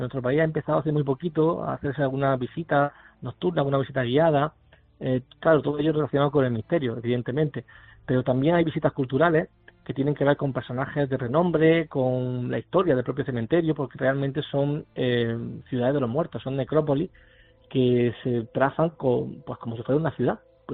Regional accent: Alcaudete, Andalusia, Spain; y ya tirando para mi tierra, el cementerio histórico de Alcaudete, que también es una verdadera maravilla

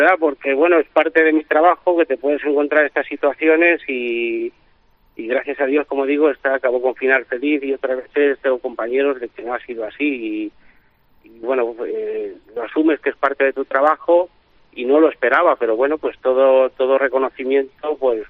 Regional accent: Guadarrama, Community of Madrid, Spain; el patrón de metro de San Miguel, igual que el de mi pueblo, Guadarrama

